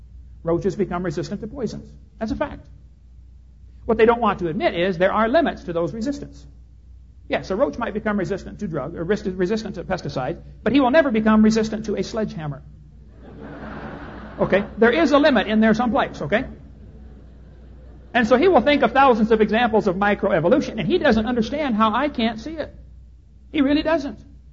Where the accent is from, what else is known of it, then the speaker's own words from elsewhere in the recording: Illinois, United States; I come from Illinois, corn country.